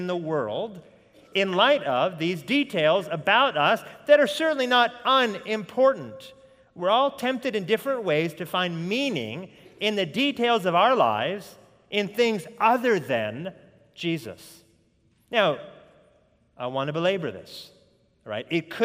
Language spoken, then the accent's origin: English; United States; I'm Caucasian. I have a Jewish background. I'm American